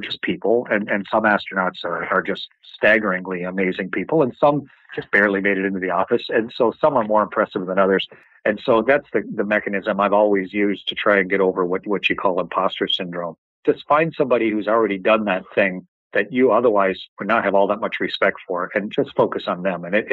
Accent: Canada

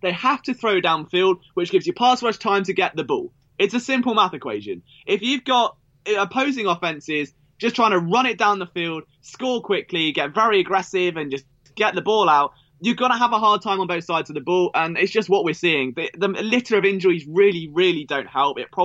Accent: United Kingdom; Maybe it's just me being British, but it's a lot easier to accept the bigger picture.

